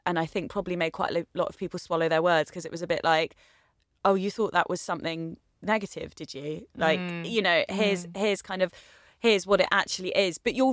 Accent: East of England, United Kingdom; born or raised there

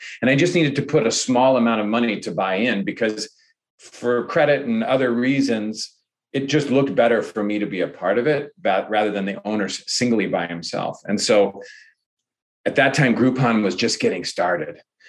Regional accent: Ireland; I think this is a project that I think, because I'm Irish, right?

